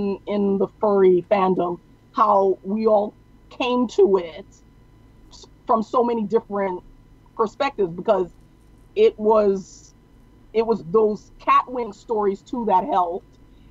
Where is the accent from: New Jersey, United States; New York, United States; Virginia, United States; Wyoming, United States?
New York, United States; New York City; and because I was in, I'm originally a New Yorker, and.